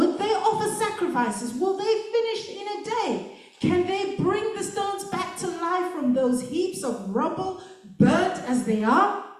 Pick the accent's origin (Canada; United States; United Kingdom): United Kingdom; Sheffield, Yorkshire and the Humber; also born or lived in Hull / Zimbabwe; I'm originally from Zimbabwe, but we came a long time ago and grew up here and then went back home again. And now I'm back. But anyway, 70s and 80s, grew up in Sheffield, in Hull, up north